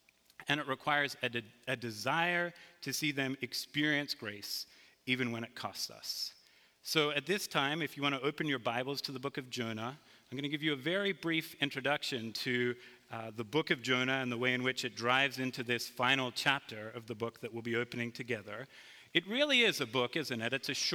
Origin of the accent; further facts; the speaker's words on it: East Coast, United States; buddy, it's afternoon because I'm from the East Coast, but it's good to be with you this morning.